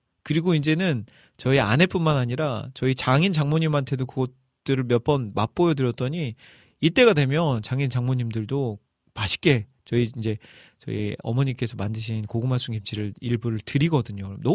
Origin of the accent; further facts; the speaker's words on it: Jeolla, South Korea; 저는 이제 전라도 사람이잖아요. 전라도.